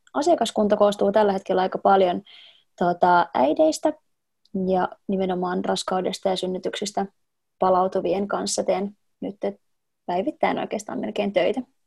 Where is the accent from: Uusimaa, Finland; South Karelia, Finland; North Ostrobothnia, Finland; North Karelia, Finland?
Uusimaa, Finland; Klaukkala; ja mä oon reilu vuosi sitten muuttanut takaisin mun kotipaikkakunnallani Klaukkalaan mun avopuolison ja meidän tällä hetkellä 1,5-vuotiaan tytön kanssa.